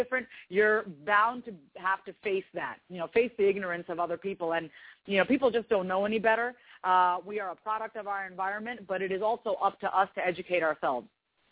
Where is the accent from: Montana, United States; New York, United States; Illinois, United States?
New York, United States; So I was raised on Long Island, New York. My parents are Indian immigrants. They came here in the 70s, and I grew up in a predominantly white town.